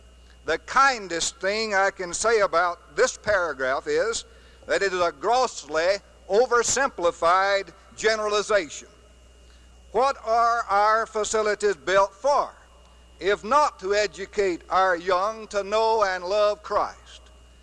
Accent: Louisiana, United States; Mr. Chairman, I'm from Louisiana.

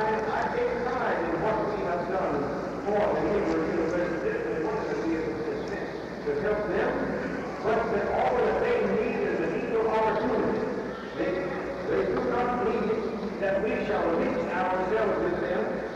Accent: Albuquerque, New Mexico, United States; I'm from Albuquerque, New Mexico, a university town.

